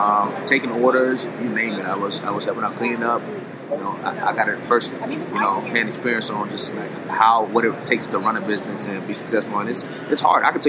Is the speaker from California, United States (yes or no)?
no; Lakeland, Florida, United States; Florida. So that right there, right by Ray Lewis, Lakeland, Florida.